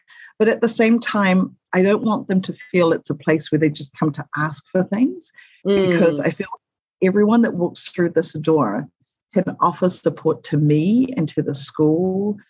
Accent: New Zealand; I'm not actually from Hawaii. I'm actually from Aotearoa, from New Zealand.

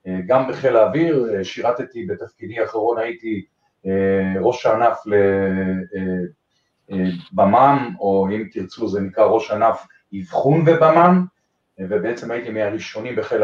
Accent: Alonim, Northern District, Israel; born there; אני בן 71 עוד דקה, נולדתי בקיבוץ אלונים בצפון

